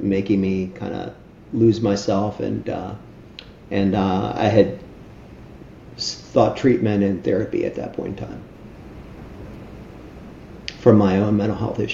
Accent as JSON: {"language": "English", "town": "Miami Beach", "region": "Florida", "country": "United States", "tie": "born or raised there", "said": "So we were raised in Miami Beach, was raised in a tough environment, had loving mom and grandma"}